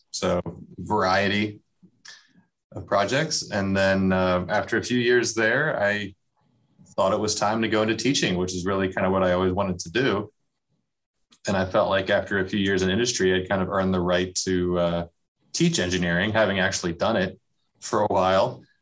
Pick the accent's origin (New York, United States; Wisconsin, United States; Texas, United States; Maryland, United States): Maryland, United States; I grew up in this area. I grew up in Maryland and attended college at University of Maryland College Park for mechanical engineering.